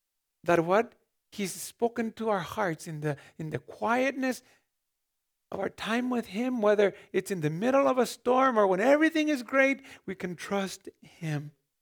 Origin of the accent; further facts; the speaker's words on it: Mexico; I grew up in Mexico, and you know, we walked almost everywhere